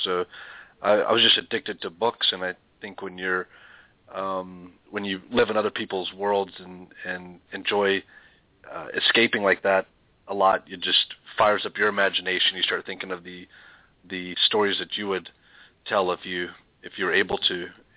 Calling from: Jupiter, Florida, United States; I live in Jupiter, Florida.

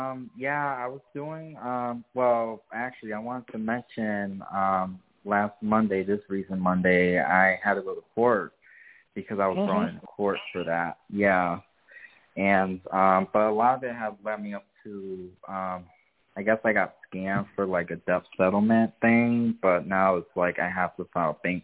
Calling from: Connecticut, United States; I'm from Connecticut.

